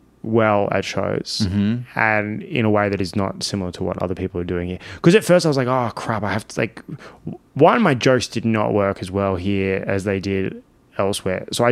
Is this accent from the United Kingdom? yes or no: no; Australia; I'm from Australia